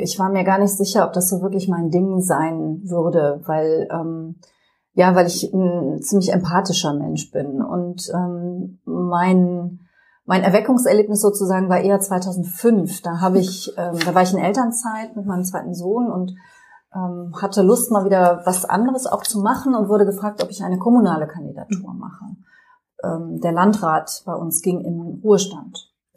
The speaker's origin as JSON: {"language": "German", "town": "Cologne", "region": "North Rhine-Westphalia", "country": "Germany", "tie": "born or raised there", "said": "ich bin geboren und aufgewachsen in Köln, in einer politisch interessierten Familie, aber nicht parteipolitisch gebunden. Und also mein Vater war Journalist"}